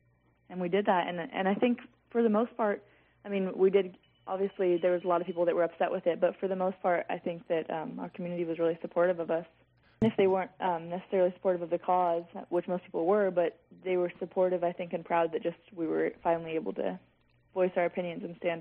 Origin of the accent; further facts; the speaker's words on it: Mendocino, California, United States; I guess it was just after being growing up in Mendocino, we don't have as much exposure to racism and the protests as we would if we grew up in a big city.